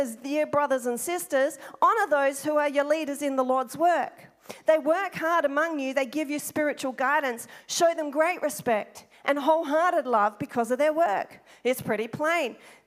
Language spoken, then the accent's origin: English; Australia; I love Australia. I am Australian. Did anybody realize? I am Australian. I love Australia.